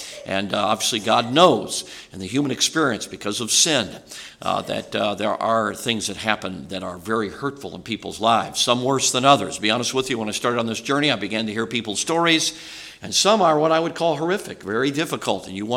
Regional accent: Chicago, Illinois, United States; also born or lived in South Carolina; so I grew up in Chicago, lived 14 years in South Carolina, so I've learned how to say y'all.

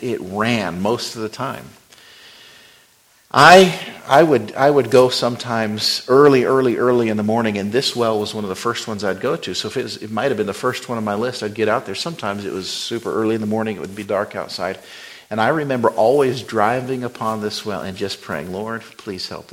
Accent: Wyoming, United States; Many of you know that I grew up in Wyoming. Grew up on a cattle ranch out there that still is out there.

